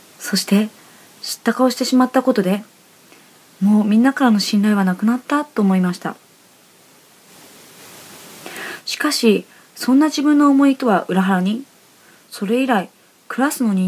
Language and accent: Japanese; Kanto, Japan; also born or lived in Tohoku; 私は東北生まれですが、小学校1年生の時に関東に引っ越してきました。それから家の都合で何度か転校し、合計6カ所の小学校に行きました。